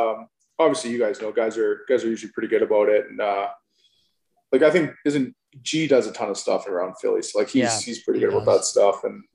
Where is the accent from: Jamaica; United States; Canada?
Canada; just being from Canada